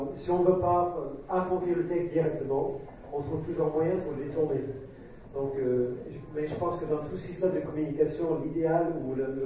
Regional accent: United States; J'avais 18 ans, j'ai grandi aux États-Unis

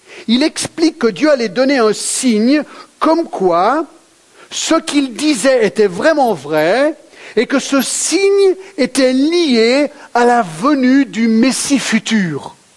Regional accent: Geneva, Switzerland; parce que j'ai grandi à Genève

